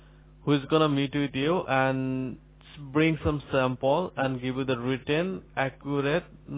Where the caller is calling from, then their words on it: North York, Ontario, Canada; So we are in North York.